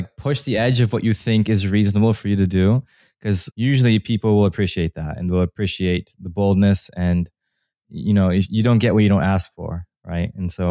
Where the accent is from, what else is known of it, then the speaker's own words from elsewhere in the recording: Canada; And I'm Canadian.